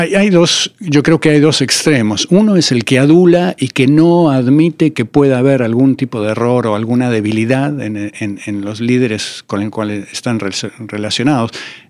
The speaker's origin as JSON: {"language": "Spanish", "country": "Argentina", "said": "yo soy de Argentina y lo veo qué ha pasado"}